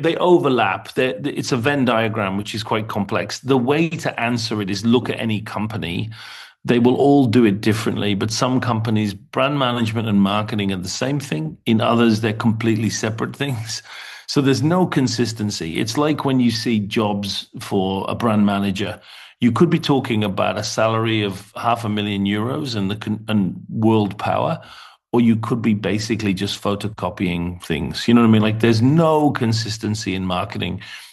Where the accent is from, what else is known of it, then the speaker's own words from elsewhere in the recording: North West England, United Kingdom; moved away; also born or lived in London; So I'm from the very far north of England, from the Lake District. And then I moved down to London